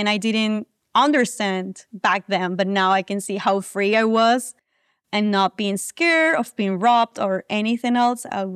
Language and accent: English; Colombia; I grew up in Colombia, which many people know is not the safest place to be. But I was blessed to live in kind of like a gated apartment community.